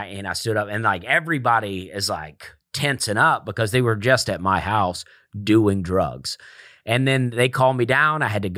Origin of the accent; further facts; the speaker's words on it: Opelika, Alabama, United States; I grew up in Alabama. I grew up in a town called Opelika, Alabama.